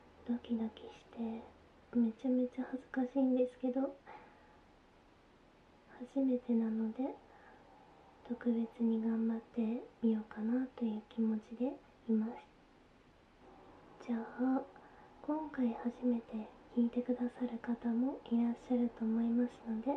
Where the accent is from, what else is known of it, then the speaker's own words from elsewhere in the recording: Aichi, Japan; 出身地は愛知県です。